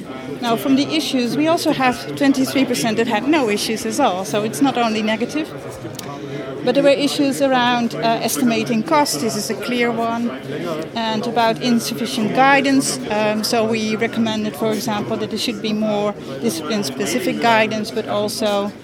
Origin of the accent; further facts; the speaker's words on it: Netherlands; I'm from Dans in the Netherlands